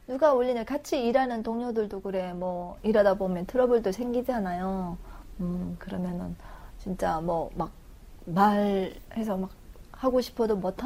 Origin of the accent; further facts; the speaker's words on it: North Korea; now in South Korea; 중국에서는 안 왔고요. 북한에서 왔어요.